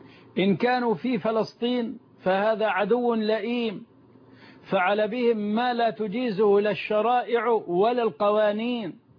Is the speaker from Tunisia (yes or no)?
no; Egypt; في بلدنا مصر